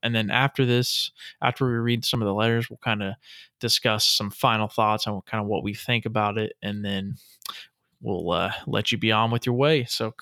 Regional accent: New Hampshire, United States; We are from New Hampshire.

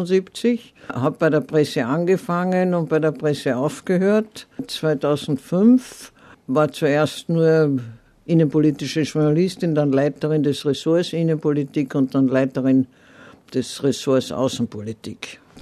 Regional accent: Carinthia, Austria; born there; also born or lived in Vienna; Ich war Jahrzehnte dann in Wien und ja, eigentlich als Kärntnerin geboren.

